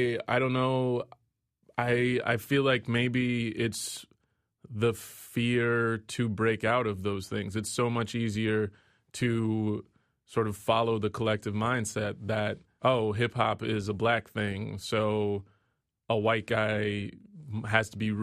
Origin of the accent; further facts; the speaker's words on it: Texas, United States; also born or lived in North Carolina; I grew up in Texas and I lived in North Carolina for a while